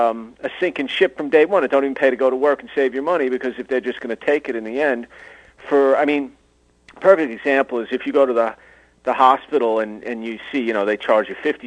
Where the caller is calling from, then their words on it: Mount Sinai, New York, United States; Mount Sinai, New York.